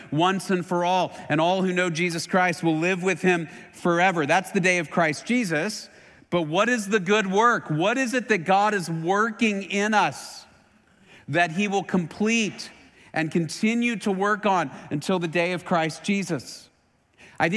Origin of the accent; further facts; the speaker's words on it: Dallas, Texas, United States; I grew up in Dallas in the 70s and 80s. I-35 was under construction. We moved away 2 months ago.